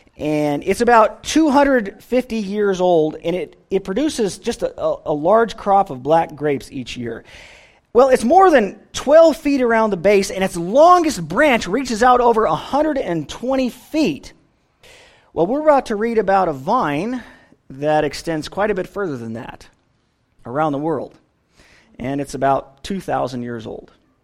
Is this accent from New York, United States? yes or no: no; California, United States; Well, as you know, I'm from California.